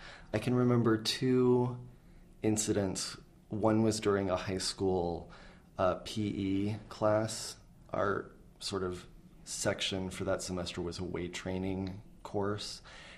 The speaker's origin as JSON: {"language": "English", "town": "Anchorage", "region": "Alaska", "country": "United States", "said": "I'm from Anchorage, Alaska. I'm 37 years old"}